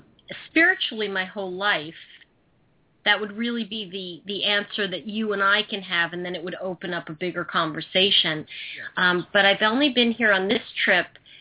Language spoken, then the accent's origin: English; New York City, New York, United States; my father was an actor, so I grew up in New York City theater kind of background